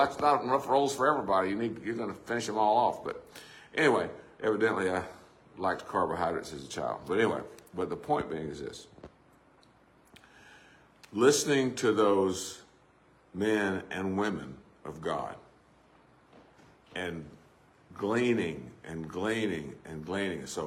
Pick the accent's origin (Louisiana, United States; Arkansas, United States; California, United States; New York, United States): Arkansas, United States; I was growing up in South Arkansas. Both my parents were ministers. My uncle was a minister.